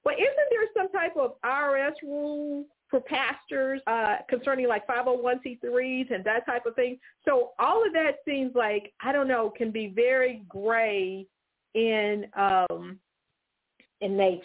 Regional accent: Memphis, Tennessee, United States; But y'all, I was raised in Memphis, where it's the home of the Church of God in Christ.

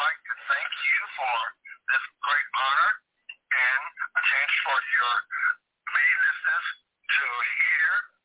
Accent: Hitchcock, Texas, United States; also born or lived in Galveston, Texas; Well, I was born in Galveston, Texas, December 8, 1950.

